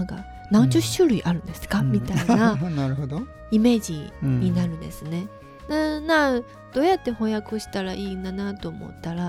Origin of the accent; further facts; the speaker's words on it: China; now in Japan; 但是上海エリアとかうちの地元は関東煮って言ってる、